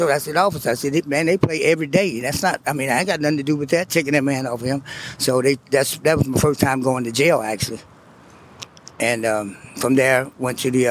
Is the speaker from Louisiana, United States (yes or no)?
yes; New Orleans, Louisiana, United States; I'm originally from New Orleans.